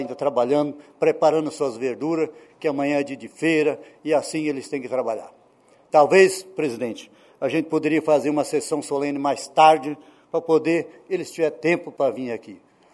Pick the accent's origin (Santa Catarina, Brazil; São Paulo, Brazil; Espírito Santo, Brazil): Espírito Santo, Brazil; Baixo Guandu; Eu sou de Baixo Quandu